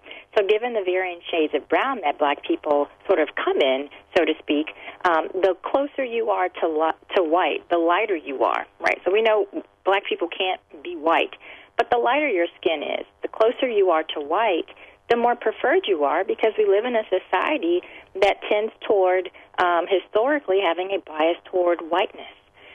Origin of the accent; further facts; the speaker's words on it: Cleveland, Ohio, United States; as I was growing up, I'm from Cleveland, Ohio